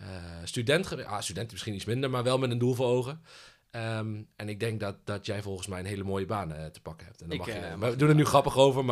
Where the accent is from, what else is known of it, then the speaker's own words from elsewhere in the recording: Wijchen, Gelderland, Netherlands; also born or lived in Bologna / Antwerpen; Ja, ik kom uit het mooie Wijchen, onder de rook van Nijmegen. Geboren en getogen en heel mijn leven daar gewoond. Met een klein uitstapje naar Bologna en een klein uitstapje naar Antwerpen.